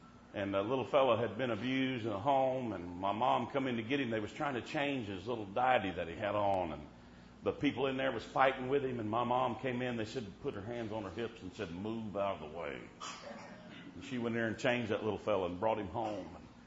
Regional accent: United States; But I'm glad I'm an American. Amen. And the heritage that we have, especially, boy, being up here in this part of the country.

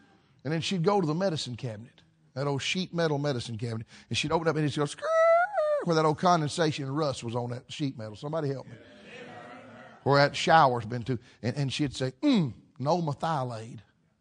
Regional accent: the South, United States; When I was growing up in the South, we went barefooted.

